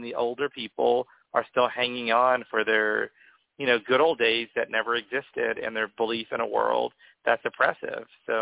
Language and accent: English; Oklahoma, United States; for me, I could not be happier that I grew up in Oklahoma. Like, Oklahoma is such a super conservative state.